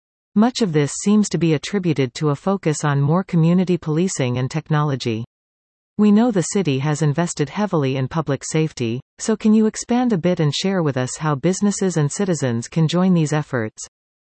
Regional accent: Valdosta, Georgia, United States; I am also no stranger to my hometown City Hall and County Annex. In my hometown, Valdosta, Georgia, which is similar to Statesboro in many ways

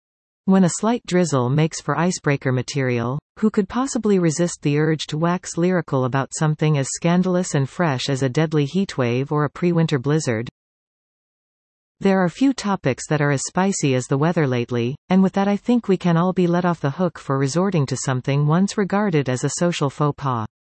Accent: United Kingdom; now in Canada; as a British newcomer to beautiful BC

